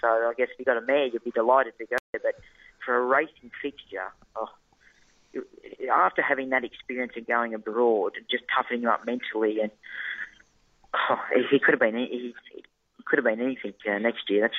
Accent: Australia; But again, it's what's very fulfilling being Australian now

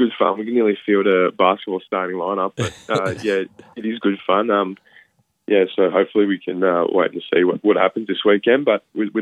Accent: Canberra, Australian Capital Territory, Australia; we are hoping to get another game in Canberra soon, and we'd love to play in our second home and my hometown.

